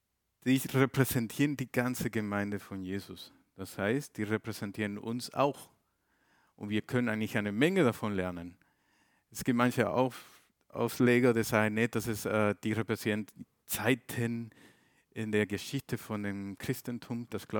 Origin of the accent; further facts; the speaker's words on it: Mexico; German is a second language; now in Germany; Und wenn jemand sich wundert, wo dieser exotische Akzent herkommt, ich komme ursprünglich aus Mexiko. Schon, gracias. Seit aber schon 18 Jahren hier in Deutschland